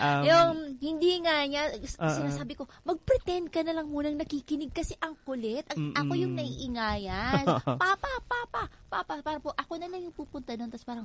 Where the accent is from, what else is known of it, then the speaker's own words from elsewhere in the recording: Eastern Visayas, Philippines; Sa waray kasi ako, harin ang tawag.